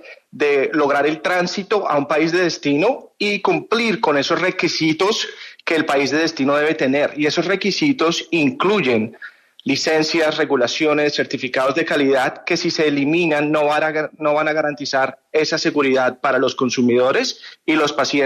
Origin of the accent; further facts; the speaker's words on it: Colombia; Somos colombianos que estamos invirtiendo en el país